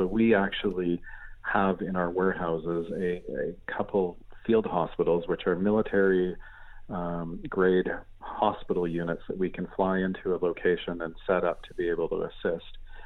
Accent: Canada; now in United Kingdom; Yes, I'm a Canadian. I'm grew up in rural Canada in a beautiful setting in the shadow of the Rocky Mountains. And it was a wonderful way to be able to grow up as part of a farm family.

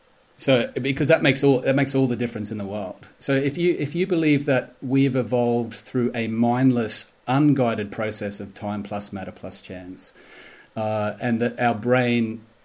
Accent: Australia; well, as intelligent as an Australian can be

